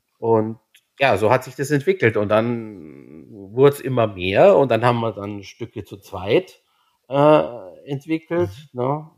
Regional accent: Augsburg, Bavaria, Germany; als Augsburger geht man dann in die Augsburger Puppenkiste

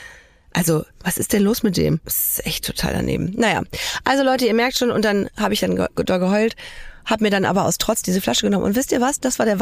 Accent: Germany; wir sind Deutsche, die kein Italienisch können, die aber eine italienische Hochzeit feiern wollen

